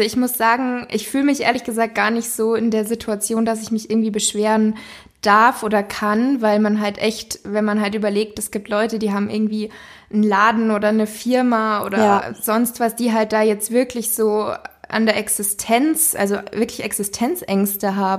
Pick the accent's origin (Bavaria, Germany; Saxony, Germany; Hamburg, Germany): Bavaria, Germany; Munich; denn ich komme ja hier aus München, sie kommt aus Berlin.